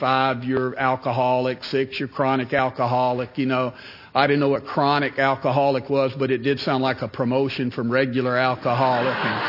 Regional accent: Smyrna, Tennessee, United States; I grew up in Smyrna, Tennessee. Smyrna's a small town outside of Nashville, about 30 miles.

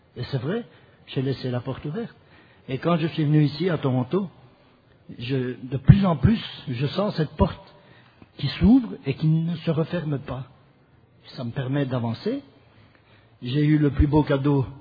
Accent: Belgium; je suis un malade alcoolique, je suis abstinent aujourd'hui, je viens de Belgique

